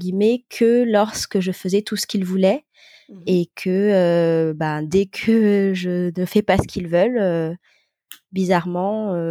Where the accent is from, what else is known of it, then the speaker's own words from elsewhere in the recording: Madagascar; moved away as an adult; now in France; Je suis originaire de Madagascar, donc je suis née là-bas et je suis venue en France faire mes études après le bac, donc à mes 18 ans.